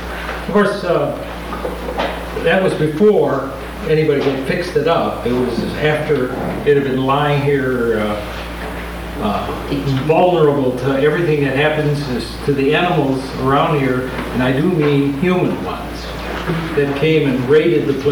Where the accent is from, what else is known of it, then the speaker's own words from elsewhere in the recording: Tacoma, Washington, United States; from Tacoma, Washington.